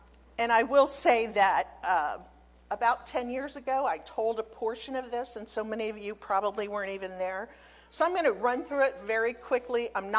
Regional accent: Virginia, United States; also born or lived in Baltimore; when I was born in Baltimore, he was busy building a church that is still in existence today, which is pretty cool, I think. Our family moved to Virginia, and we became horse people. I was raised on a horse farm

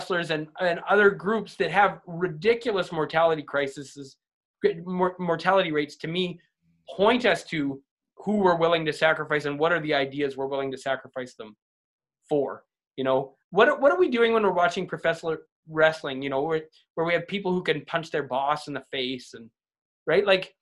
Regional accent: Canada; So yeah, I'm a Canadian.

